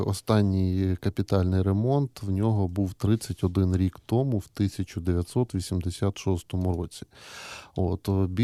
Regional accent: Kyiv, Ukraine; А ми, як кияни

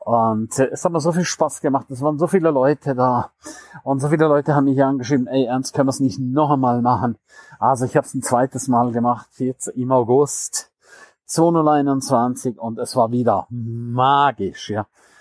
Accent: St. Moritz, Graubünden, Switzerland; Der Herbst in meiner Heimat mitten in den Bergen, der ist ein absoluter Traum.

